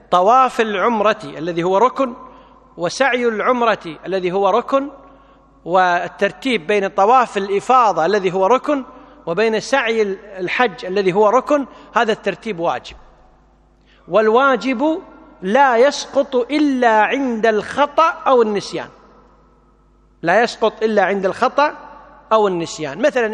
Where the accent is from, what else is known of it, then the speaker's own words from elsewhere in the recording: Kuwait; أما عندنا في الكويت إذا مر يوم واحد وما أحد أكل لحم يسمونه فقير عندنا